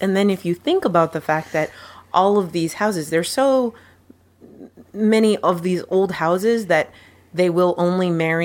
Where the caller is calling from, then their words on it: Canada; Because I'm viewing from Canada